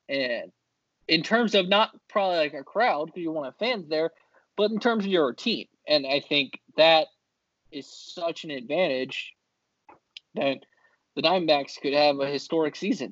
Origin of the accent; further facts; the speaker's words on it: Virginia, United States; Obviously, growing up in Virginia, you had Masson, where you could watch Orioles games.